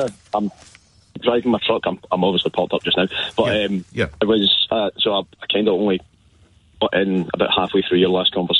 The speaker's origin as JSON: {"language": "English", "region": "Scotland", "country": "United Kingdom", "said": "I'm Scottish"}